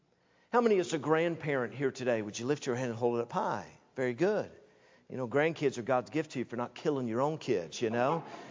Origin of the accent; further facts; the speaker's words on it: Tennessee, United States; And I told him about myself, and I said that I was from Tennessee